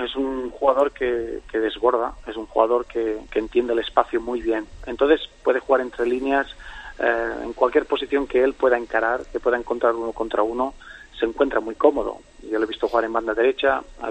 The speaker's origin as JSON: {"language": "Spanish", "country": "Spain", "moved": "yes", "said": "la verdad que me fui de España hace muchísimos años, muy jovencito, y la verdad que siempre es bonito cuando hay, cuando se acuerdan de España"}